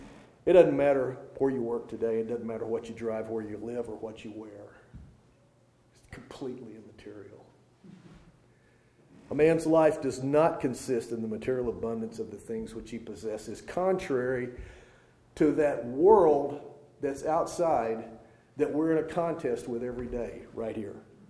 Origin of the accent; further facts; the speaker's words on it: Arkansas, United States; you know, I grew up in Arkansas. I apologize. You can take the boy out of the South, but it's hard to get the South out of the boy.